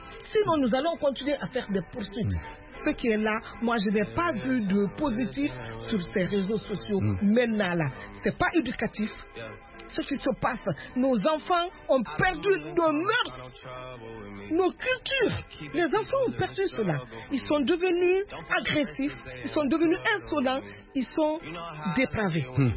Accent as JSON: {"language": "French", "country": "Guinea", "said": "Parce que nous avons plusieurs ethnies chez nous en Guinée."}